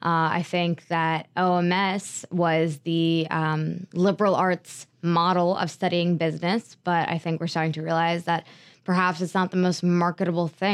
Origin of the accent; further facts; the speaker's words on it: Pennsylvania, United States; also born or lived in Princeton, New Jersey; Yeah, I'm from Bucks County, Pennsylvania.